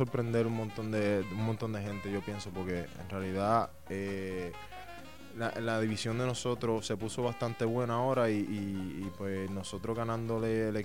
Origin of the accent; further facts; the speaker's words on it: San Juan, Puerto Rico; Yo soy de Puerto Rico, nací y crecí en San Juan, Puerto Rico